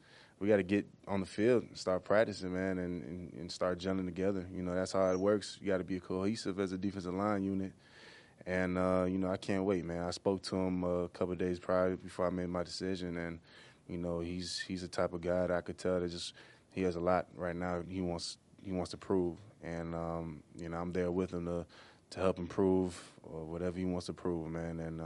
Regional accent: Miami, Florida, United States; You know, I mean, I've been a city guy all my life. I'm born and raised in Miami. Been there 25 years.

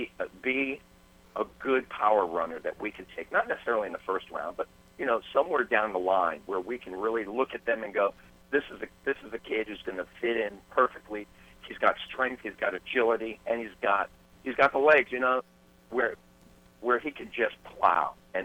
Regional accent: Manhattan, New York, United States; now in Charleston, United States; I grew up in Manhattan. I was born and raised on the Upper West Side, 97th of Broadway.

